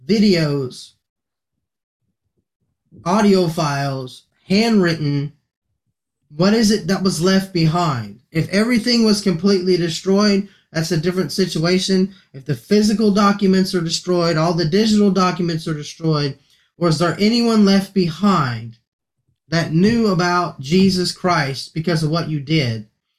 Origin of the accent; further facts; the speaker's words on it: Texas, United States; also born or lived in California; now in Ohio, United States; I am from Texas. I've lived all across the United States. I've been in California. I've said born and raised in Texas.